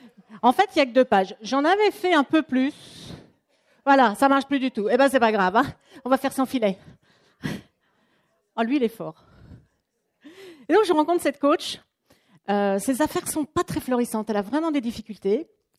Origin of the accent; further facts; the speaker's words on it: Strasbourg, Grand Est, France; C'est une procédure qui est spécifique à l'Alsace. Je viens de Strasbourg.